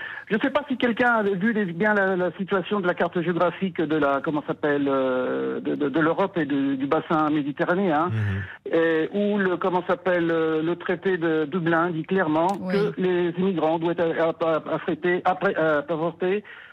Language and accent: French; Milan, Lombardy, Italy; French is a second language; Exactement, je suis de Milan.